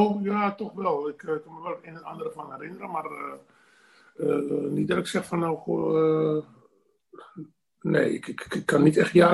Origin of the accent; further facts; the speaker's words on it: Netherlands; ik ben al heel wat jaren in Nederland. Ik ben eigenlijk, ik ga bijna zeggen, ik ben in Nederland opgegroeid. Want ik was als klein jongetje, kwam ik naar Nederland toe. Een jaar of 3, 4 was.